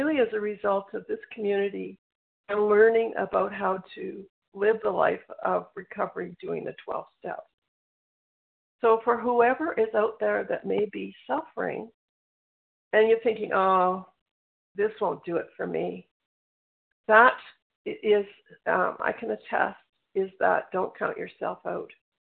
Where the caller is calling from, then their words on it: British Columbia, Canada; I'm calling in from British Columbia, Canada.